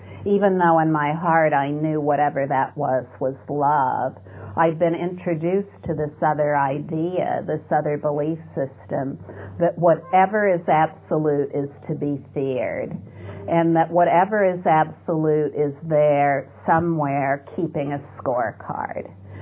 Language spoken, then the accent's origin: English; United States; born there; And I was born in America, so I took myself to be an American